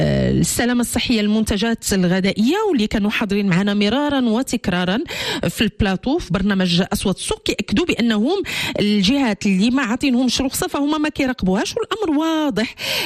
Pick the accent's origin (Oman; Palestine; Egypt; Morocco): Morocco; وموضوعنا اليوم كما سبق وذكرت وغادي نعاود نذكر به هو جودة اللحوم اللي كانت ناولوها جميع كمغاربة